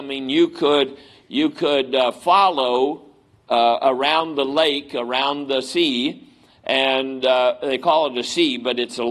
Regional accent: West Virginia, United States; I grew up down in West Virginia. My grandfather was a coal miner.

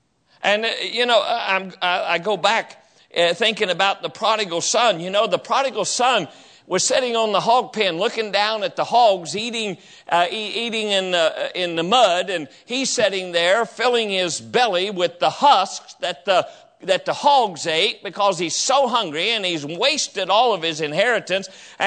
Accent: West Virginia, United States; I grew up down in West Virginia. That is the very heart of Arminian country.

